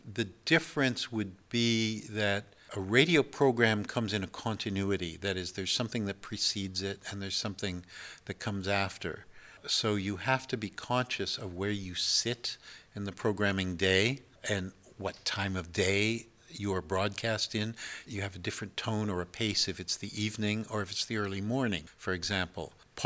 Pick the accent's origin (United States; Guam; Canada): Canada; now in France; I'm Canadian. I'm also American in the U.S. sense, because Canadian is also America.